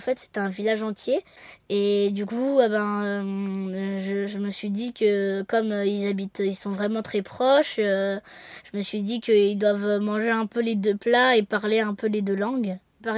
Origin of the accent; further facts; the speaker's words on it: France; ils vont pas fouiller notre voiture parce qu'on est des Français et tout ça